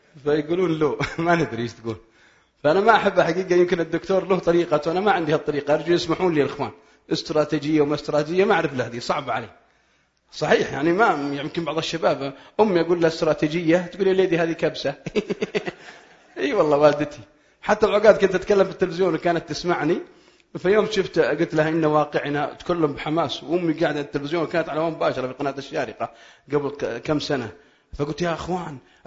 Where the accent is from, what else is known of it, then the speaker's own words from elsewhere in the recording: Al-Qassim, Saudi Arabia; هذه عائلة عندنا في القصيم.